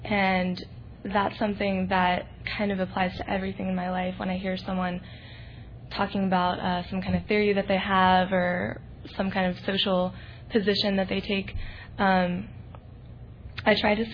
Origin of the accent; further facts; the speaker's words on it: Santa Barbara, California, United States; and I'm from Santa Barbara.